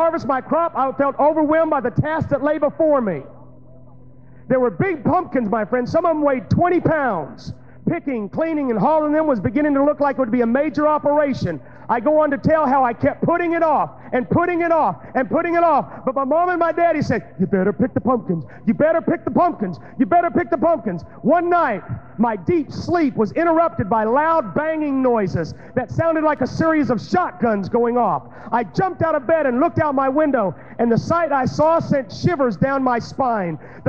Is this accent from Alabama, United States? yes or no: yes; Alabama, United States; when I was a kid growing up in Alabama, I decided one day that I was going to be a pumpkin king.